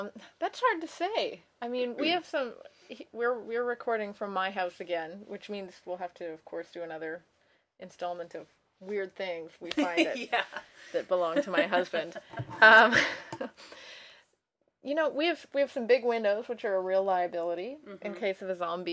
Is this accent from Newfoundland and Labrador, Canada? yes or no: no; Edmonton, Alberta, Canada; Or I guess we could just move up to my hometown, Edmonton.